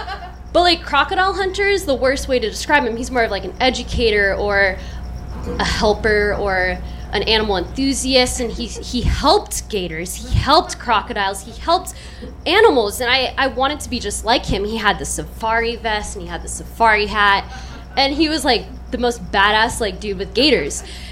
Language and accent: English; Oceanside, California, United States; my parents' first house that I grew up in Oceanside.